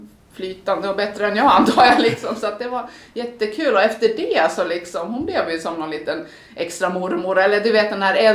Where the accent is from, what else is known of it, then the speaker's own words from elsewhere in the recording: Sweden; jag är ju svensk. Finland är inte mitt hemland, det är Sverige.